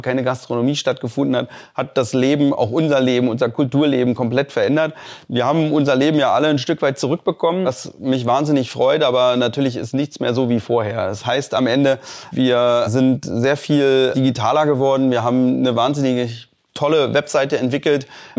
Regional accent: Berlin, Germany; born there; Ich bin in Berlin geboren. Ich habe tatsächlich in Lichterfelde.

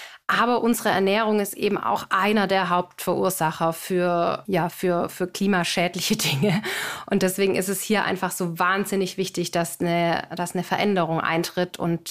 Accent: Baden-Württemberg, Germany; accent: Swabian; ich komme aus dem Schwabenland.

